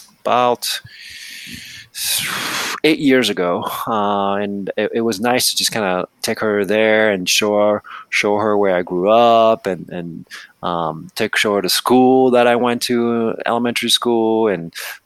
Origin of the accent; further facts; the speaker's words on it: France; It's like, you know, when growing up in France, I mean, we would take, like, these vacations in the summertime. We'd go, like, you know, we'd come to the US for like 2 months at a time